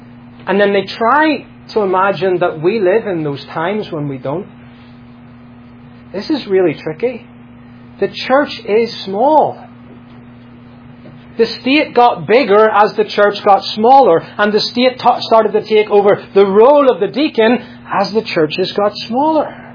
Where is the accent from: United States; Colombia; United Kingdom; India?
United Kingdom; especially when you're American and I'm British